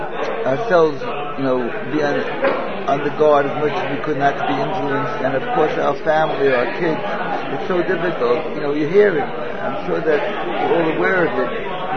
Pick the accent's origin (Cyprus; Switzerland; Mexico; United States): Switzerland; now in Israel; you know, that we come from Switzerland, and the kids, of course, are growing up here.